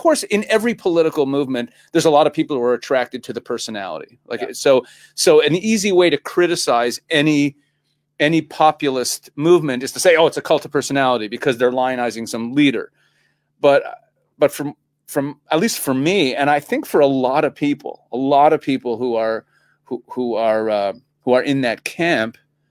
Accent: Canada; also born or lived in United States; now in Israel; I'm a rabbi who lives in Israel. I was raised in Canada. I'm a rabbi who lives in Israel. I'm an American citizen, though. I was born in the States, left as a baby. But I very much identify with America.

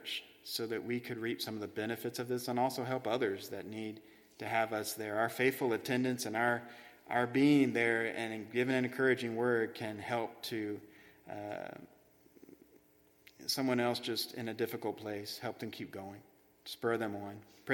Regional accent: Midland, Texas, United States; The relationships that happen is not just because I grew up in Midland, Texas

